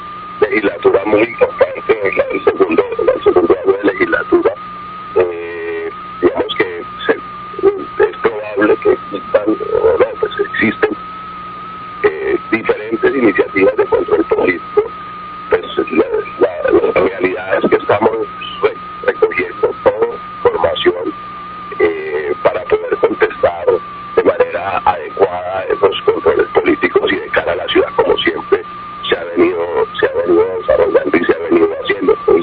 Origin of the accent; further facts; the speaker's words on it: Cali, Valle del Cauca, Colombia; also born or lived in Tuluá; Mi papá era caldense, yo soy tulueño de nacimiento, vallecaucano, sí, pues me crié y he vivido en Cali.